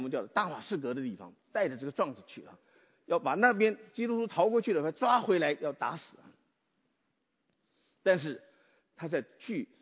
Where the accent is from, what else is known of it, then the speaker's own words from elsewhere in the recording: Taipei, Taiwan; 我小的时候我在台北长大